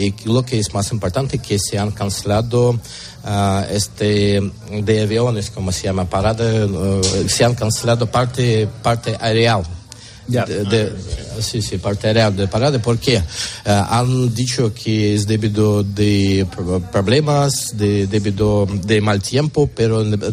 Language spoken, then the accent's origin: Spanish; Russia; Spanish is a second language; moved away as an adult; now in Spain; Soy opositor ruso, soy periodista opositor ruso, por eso sí que tengo. He pedido también aquí asilo político, por eso en España